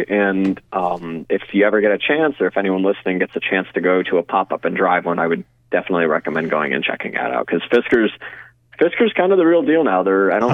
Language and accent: English; Wisconsin, United States; I mean, again, remember, I'm from Wisconsin, and they promised a gigantic campus, and it's just empty.